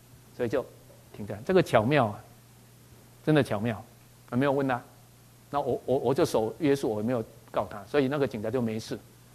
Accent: Taiwan; 我们台湾人是很可怜的，你知道吗？

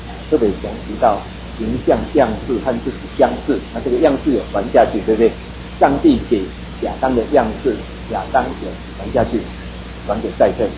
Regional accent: Taiwan; 这个跟我们台湾人很像哈

